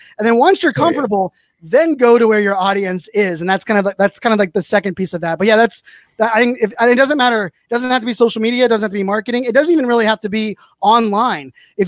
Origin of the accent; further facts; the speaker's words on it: Pittsburgh, Pennsylvania, United States; my growing up in Pittsburgh.